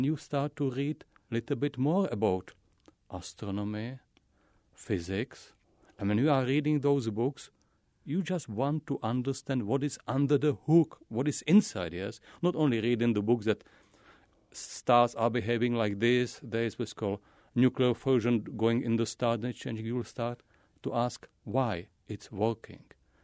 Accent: Prague, Czechia; English is a second language; I was growing up in Prague, in big city

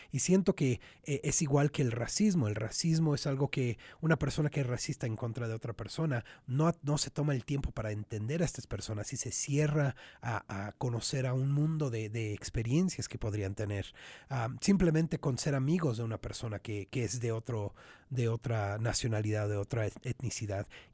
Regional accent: Mexico; moved away; also born or lived in Utah; cuando yo me mudé al estado de Utah, fue el primer lugar en donde empecé a tener experiencias racistas, y fue cuando no nada más me identificaba como mexicano, pero me identifiqué como súper mexicano y súper latino

